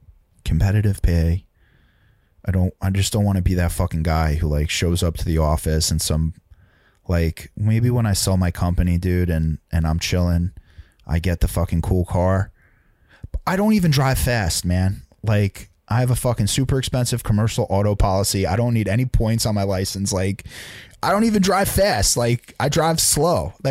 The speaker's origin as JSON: {"language": "English", "town": "Laurence Harbor", "region": "New Jersey", "country": "United States", "tie": "born or raised there", "said": "I'm from Lawrence Harbor, bro. Like, I'm from Lawrence Harbor. I grew up in a bungalow in a fucking swamp, right?"}